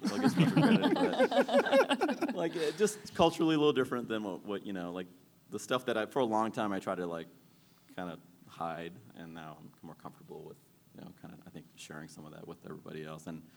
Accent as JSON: {"language": "English", "region": "Maryland", "country": "United States", "tie": "born or raised there", "also_born_or_lived": "Sri Lanka", "said": "I was born in Sri Lanka, but I grew up in Maryland."}